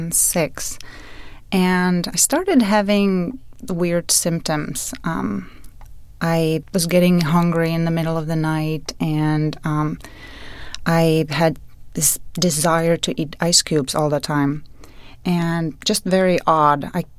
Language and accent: English; Prague, Czechia; But I'm originally from Prague, which is in the Czech Republic